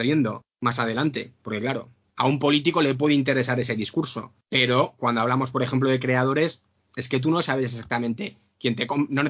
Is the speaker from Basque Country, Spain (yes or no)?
yes; Basque Country, Spain; A ver, que yo soy del País Vasco y esto es muy habitual, ¿eh?